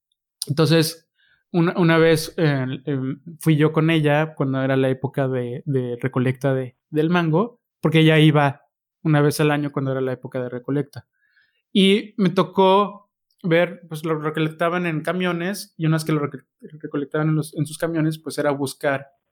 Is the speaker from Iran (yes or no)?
no; Mexico; como mexicanos, si queremos consumir mejor mango, tenemos que recomprarlo de Estados Unidos